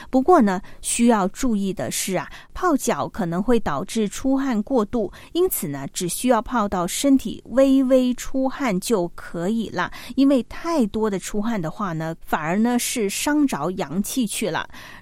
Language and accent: Chinese; Guangdong, China; 或者是说呢跟我们广东人呢有一些不一样的一些养生的习惯的话呢